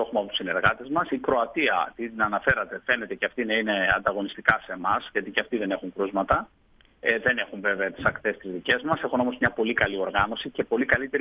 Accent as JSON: {"language": "Greek", "region": "Central Macedonia", "country": "Greece", "said": "Ευχαριστώ για τα καλά σας λόγια για τον τόπο μου"}